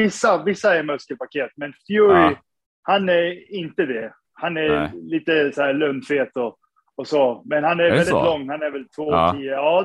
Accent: Sundsvall, Västernorrland County, Sweden; moved away as an adult; now in New York, United States; Jag är 31 år. Jag är född och uppvuxen i Sundsvall.

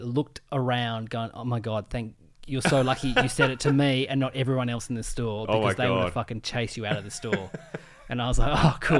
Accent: Tasmania, Australia; So when I came over from Tassie, I went into Greville Street Records

